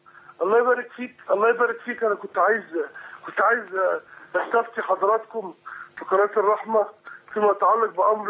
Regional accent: Egypt; now in Saudi Arabia; أنا مواطن مصري مقيم في السعودية ومعايا أسرتي ومعايا أولادي

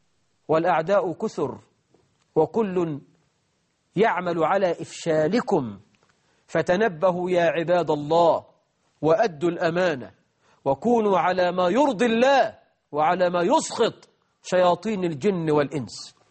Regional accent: Egypt; البطالة عندنا في مصر حوالي 9 مليون عاطل مشكلة

